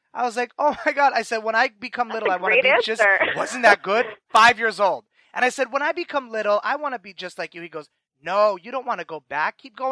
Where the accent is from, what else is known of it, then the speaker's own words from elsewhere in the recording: New York City, New York, United States; And I'm a New Yorker, too.